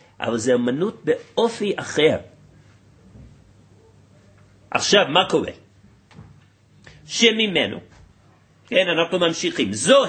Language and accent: Hebrew; United States; אני זוכר בתור ילד, גדלתי בתוך התרבות המערבית באמריקה